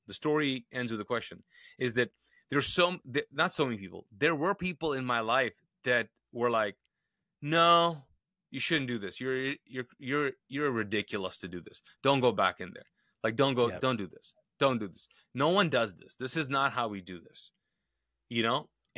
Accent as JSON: {"language": "English", "country": "Kuwait", "tie": "born or raised there", "first_language": "Urdu", "second_language": "English", "said": "I was born, raised in Kuwait, lived there. So I speak Urdu. That's my first language, but grew up speaking Arabic as well."}